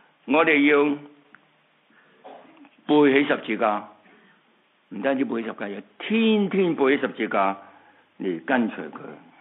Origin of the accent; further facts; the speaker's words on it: China; 我们中国人也都有一句话说，人不为己，天诛地灭。